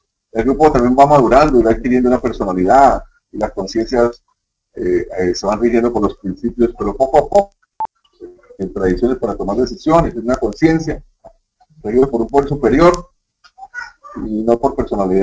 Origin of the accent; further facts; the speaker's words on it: Colombia; also born or lived in Córdoba, Argentina; now in Peru; en mi país, yo soy colombiano, pero vivo tiempo en Perú, también he vivido en Argentina, en la ciudad de Córdoba.